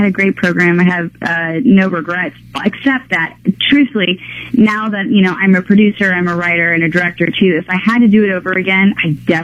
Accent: San Antonio, Texas, United States; I grew up primarily in San Antonio, Texas.

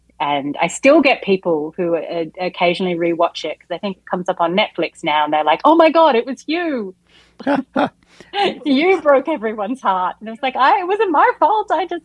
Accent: Australia; also born or lived in New Zealand / London; now in Los Angeles, United States; I grew up in Australia and studied there, but I've also worked in New Zealand. I lived in London for a little while. And then I moved to the US and to LA in particular about 12 years ago. And this is my home now

